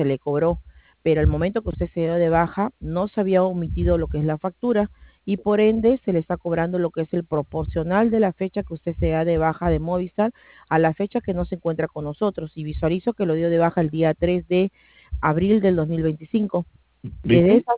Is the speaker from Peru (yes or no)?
yes; Peru; Y tal como usted, que es peruano, yo también soy peruana.